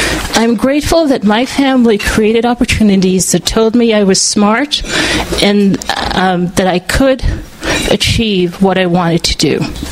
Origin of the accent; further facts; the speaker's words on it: Guyana; born there; I was born in Guyana, South America, and was sighted. As a child, my grandmother signed me up for, I think, every possible after-school activity.